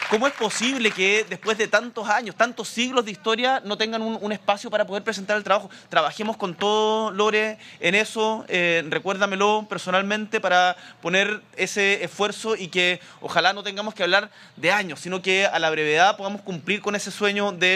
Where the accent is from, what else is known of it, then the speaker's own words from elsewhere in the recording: Punta Arenas, Magallanes, Chile; Yo soy de Punta Arenas, ustedes saben que soy del sur de Chile